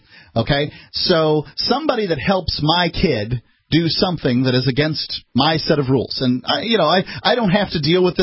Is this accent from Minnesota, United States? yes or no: no; Florida, United States; I'm a native from Florida